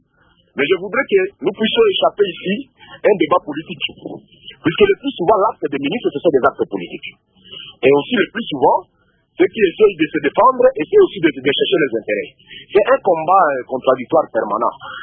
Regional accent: Ituri, DR Congo; Par exemple, chez nous, en Ituri

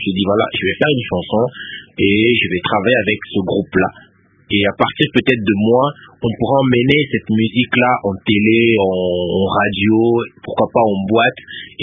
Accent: Kongo Central, DR Congo; je suis originaire du Bas-Congo

